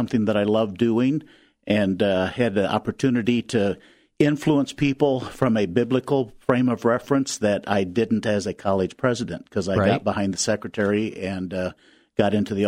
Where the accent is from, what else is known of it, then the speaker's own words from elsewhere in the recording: Iowa, United States; Well, I'm an Iowan by birth and an Iowan by choice. I was born in Fort Dodge, Iowa, and my dad farmed in Humboldt, Iowa.